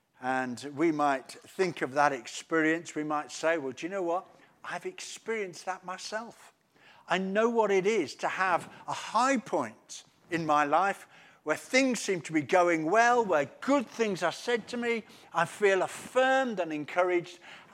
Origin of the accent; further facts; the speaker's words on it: Sutton Coldfield, West Midlands, United Kingdom; I was brought up in Sutton Coldfield, in just north of Birmingham.